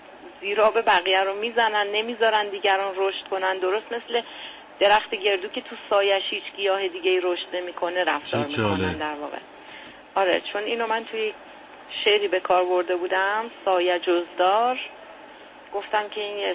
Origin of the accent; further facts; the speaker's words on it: Fasham, Tehran Province, Iran; من همونطور که از فامیل مشخص اهل فشم هستم